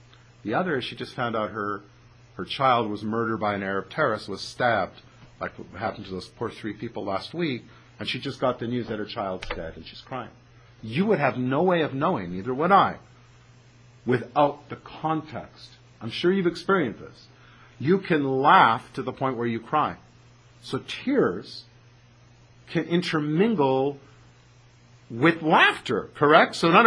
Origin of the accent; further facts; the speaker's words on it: Newfoundland and Labrador, Canada; I'm a person from Newfoundland, you know, that they're supposed to be a little slow.